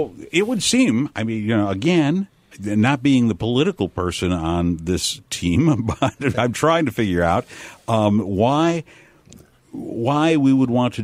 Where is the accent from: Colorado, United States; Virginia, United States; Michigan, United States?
Michigan, United States; Detroit; and I'm from Detroit originally, so I know what unionization meant for so much of that economy up there.